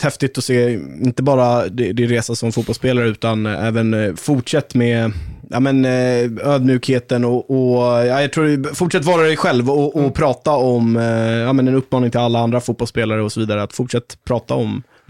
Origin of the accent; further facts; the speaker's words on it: Stockholm, Stockholm County, Sweden; sitter här och killissar som stockholmare